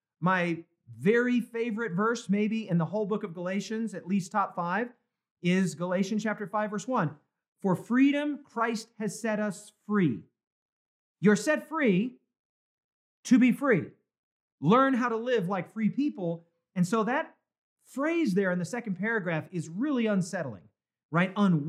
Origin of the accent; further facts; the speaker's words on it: Wyoming, United States; That's where I'm from. Born and raised in Wyoming, went to school in Wyoming. Windy, windy, windy.